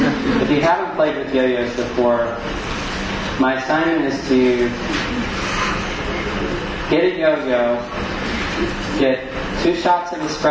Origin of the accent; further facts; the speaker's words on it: the South, United States; I grew up in the South, so we say it takes a crack load of energy to get it spinning.